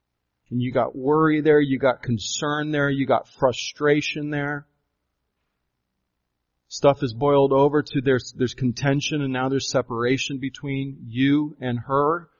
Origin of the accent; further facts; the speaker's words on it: Arizona, United States; Growing up in Arizona, I didn't really hear that a lot. You know, 90% of Arizonans do not go to church